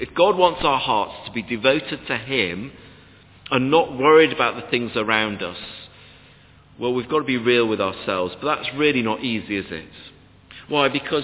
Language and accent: English; Sheffield, Yorkshire and the Humber, United Kingdom; So I came from Sheffield, and we didn't have whittling there.